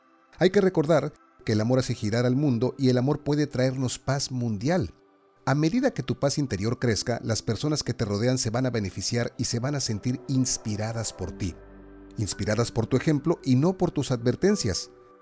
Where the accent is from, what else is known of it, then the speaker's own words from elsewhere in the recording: Mexico; Y aquí mismo en mi país, de donde te hago este podcast, en México.